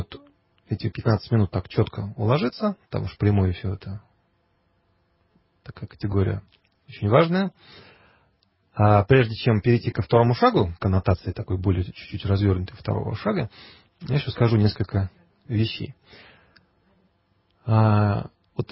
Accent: Kursk Oblast, Russia; При том, что и то, и другое – это бывшая Курская губерния, и то, и другое – моя малая родина

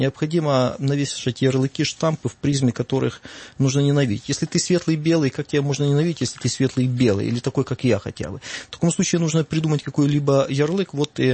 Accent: Rivne, Rivne Oblast, Ukraine; я жил, уроженец города Ровно, это Ровенская область, это западная Украина.

